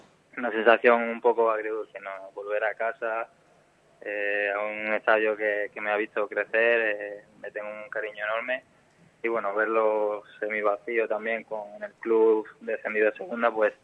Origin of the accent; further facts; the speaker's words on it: Málaga, Andalusia, Spain; es el equipo de mi tierra, me considero malagueño, malaguista.